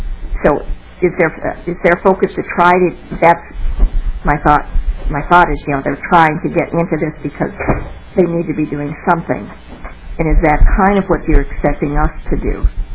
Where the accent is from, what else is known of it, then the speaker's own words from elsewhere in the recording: Ohio, United States; I am originally from Ohio